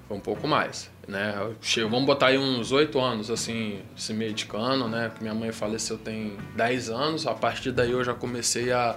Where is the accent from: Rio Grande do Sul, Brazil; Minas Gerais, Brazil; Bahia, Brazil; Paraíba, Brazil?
Bahia, Brazil; Salvador; de Pescador, Vila de Pescador, ali em Itapuã.